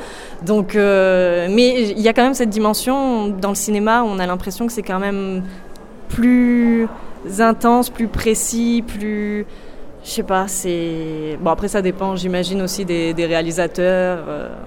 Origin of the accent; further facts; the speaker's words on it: Marseille, Provence-Alpes-Côte d'Azur, France; now in Paris, France; je suis originaire de Marseille et je vis à Paris depuis maintenant 6 ans et demi